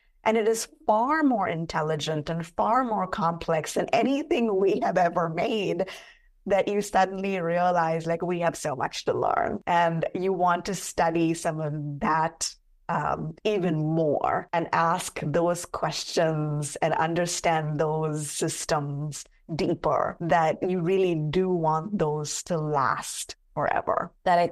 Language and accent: English; India; And growing up in India, I found that embarrassment was always like, what will people say?